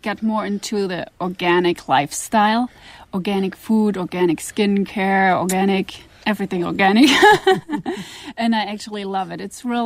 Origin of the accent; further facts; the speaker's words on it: Germany; Yes, I'm from Germany.